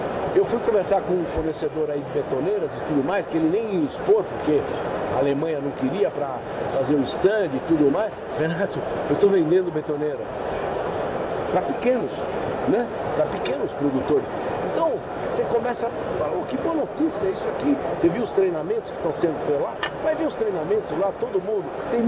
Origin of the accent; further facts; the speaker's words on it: Brazil; Então, sou eu como brasileiro que eu sou, fico chateado.